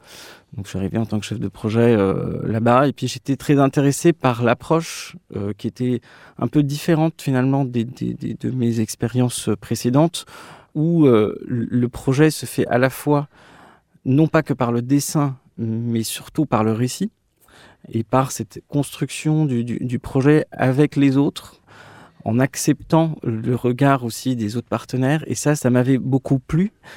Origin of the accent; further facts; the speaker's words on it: Casablanca, Casablanca-Settat, Morocco; moved away as an adult; now in France; Je suis né, j'ai grandi à Casablanca jusqu'à mon bac, en fait, où je suis arrivé après en France.